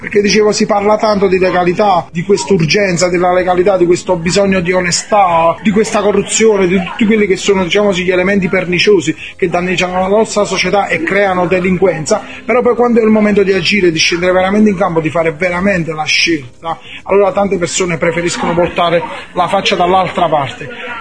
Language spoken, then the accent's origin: Italian; Naples, Campania, Italy; Vengo da Napoli, precisamente da Forcella.